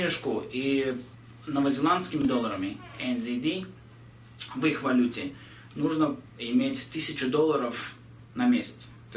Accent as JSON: {"language": "Russian", "country": "Israel", "said": "о, ребята, я тоже из Израиля"}